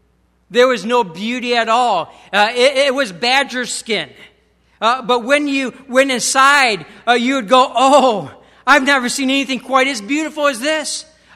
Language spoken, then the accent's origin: English; Michigan, United States; now in Florida, United States; I grew up in Michigan. We're known as clouds, okay? Gray skies.